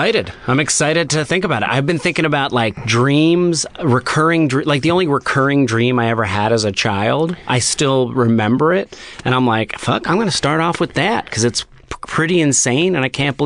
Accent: New Jersey, United States; you grew up in Philly, I grew up in Jersey.

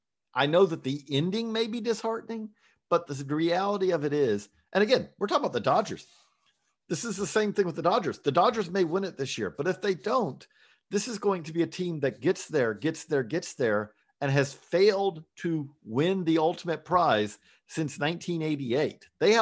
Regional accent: Georgia, United States; I grew up in Georgia. My phone is full of friends of mine who are diehard Braves fans

